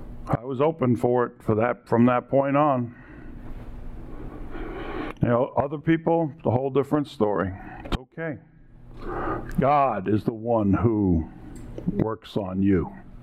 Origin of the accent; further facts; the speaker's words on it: New York, United States; I call it Iraq because I'm from New York.